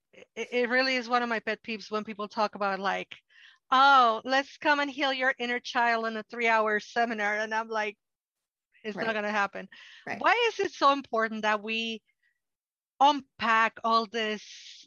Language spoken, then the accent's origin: English; Mexico; I grew up in Mexico, who's Catholic. I know I'm going to do the joke. You know, I can make the joke because I'm Mexican.